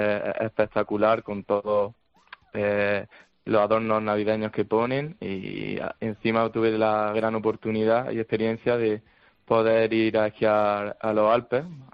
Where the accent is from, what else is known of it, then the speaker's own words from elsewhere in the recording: Granada, Andalusia, Spain; yo soy de Granada, ¿no? Estudié en la Universidad de Granada.